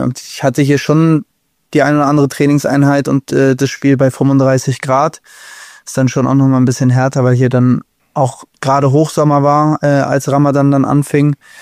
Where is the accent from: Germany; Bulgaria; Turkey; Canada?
Turkey; ich als Türke